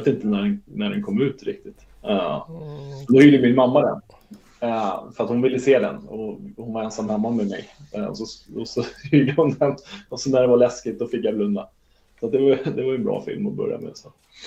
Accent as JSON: {"language": "Swedish", "town": "Huddinge", "region": "Stockholm County", "country": "Sweden", "tie": "born or raised there", "lives_now": "Värmdö, Sweden", "said": "Jag är uppvuxen i Huddinge men bor just nu ute på Värmdö sedan 2011."}